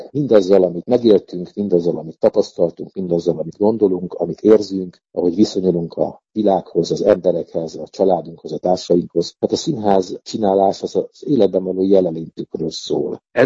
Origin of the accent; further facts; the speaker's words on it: Budapest, Hungary; born there; én mindig is egy ilyen elfelejtett fővárosi fickó voltam. Budapesten születtem, itt dolgoztam mindig is, most is itt dolgozom.